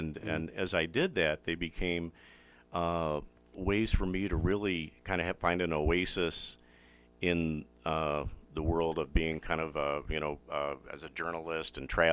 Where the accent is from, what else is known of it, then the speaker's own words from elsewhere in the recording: Cleveland, Ohio, United States; I grew up in Ohio, Cleveland. And, of course, that's the rock and roll capital of the U.S., right?